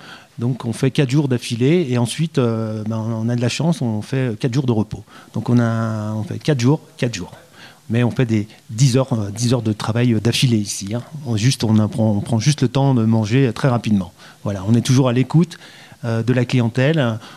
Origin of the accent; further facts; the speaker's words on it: Chamonix, Auvergne-Rhône-Alpes, France; je suis depuis enfant né à Chamonix. Donc, ça a toujours été la montagne.